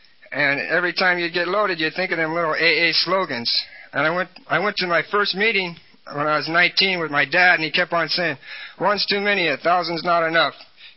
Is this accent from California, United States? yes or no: yes; Walnut Creek, California, United States; And I'm from Walnut Creek, California, the home of sunshine and snobs.